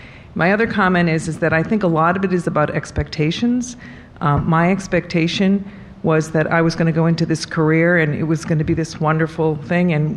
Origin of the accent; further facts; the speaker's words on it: Philadelphia, Pennsylvania, United States; I'm from Philadelphia.